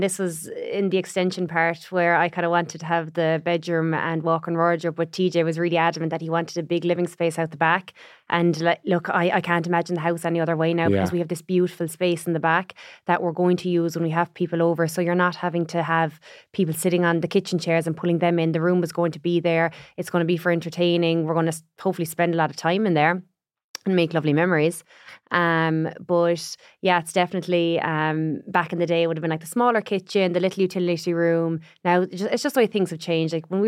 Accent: Limerick, Munster, Ireland; I'm originally from Limerick.

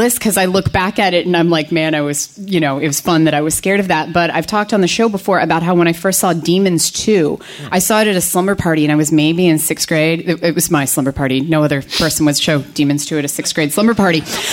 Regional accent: United States; I grew up on the Shenandoah River. So, like, you walk out the front door.

